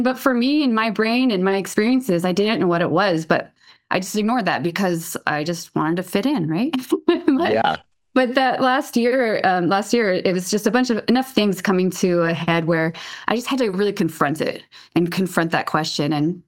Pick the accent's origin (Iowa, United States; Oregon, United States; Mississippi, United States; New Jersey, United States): Oregon, United States; Portland; Well, I was born in Portland, Oregon, and have grown up pretty much primarily in the Pacific Northwest. So I know it pretty well.